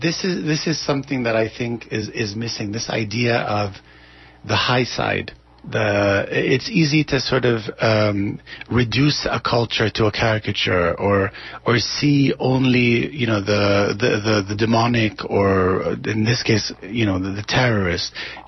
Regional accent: Egypt; English is a second language; now in United States; I grew up in Egypt. Not the Egypt, I've been away for 11 years

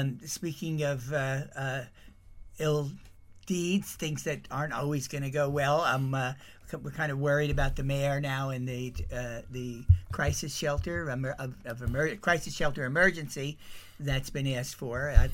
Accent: New Jersey, United States; I had the honor of growing up in New Jersey, and New York was 18 at that time.

